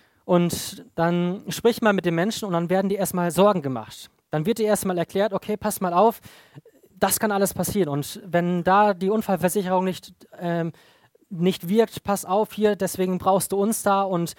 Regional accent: Lower Saxony, Germany; Ich komme ursprünglich aus Ostfriesland

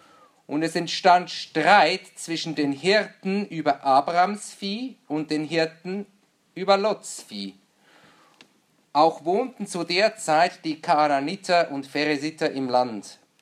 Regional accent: Switzerland; Wie ihr meinem Dialekt anhört oder meiner Sprache, komme ich aus der Schweiz und wir Schweizer gelten als Volk der Kompromisse.

